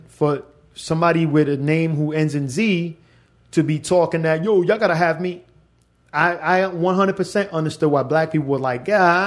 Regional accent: The Bronx, New York, United States; also born or lived in Miami / Philadelphia; I'm Cuban, I'm Dominican, I'm from the Bronx. I spent a lot of time in Miami and Philly around Puerto Ricans, black folk, Colombians

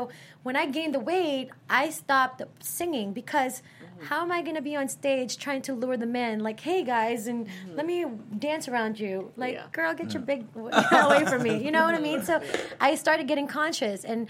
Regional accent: Philippines; now in United States; None of my family, I'm from the Philippines, so none of my family

